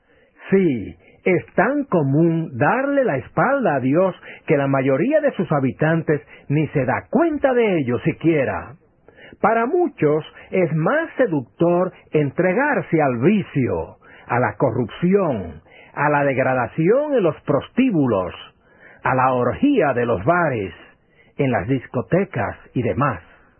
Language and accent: Spanish; Santo Domingo, Distrito Nacional, Dominican Republic; mi ciudad natal y el jardín de mi niñez. En Santo Domingo está el vetusto barrio de San Carlos, el cual recorría de niño, y la Escuela Chile, donde comencé mi educación escolar primaria